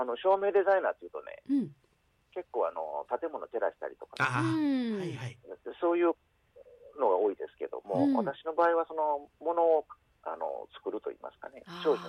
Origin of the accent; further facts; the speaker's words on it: Yao, Osaka, Japan; now in Osaka, Japan; 生まれたのはね、八尾なんですけど。